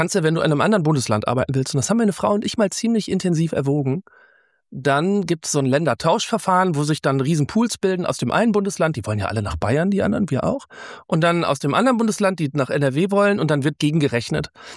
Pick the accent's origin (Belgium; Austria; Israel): Belgium; Brussels, Brussels-Capital Region; also born or lived in Bochum, Germany; now in Essen, Germany; Ich bin gebürtig aus Bochum, habe aber meine Jugend und meine bewusst intensive Sozialisation in Brüssel verbracht. Und ich muss sagen, als ich nach Essen gezogen bin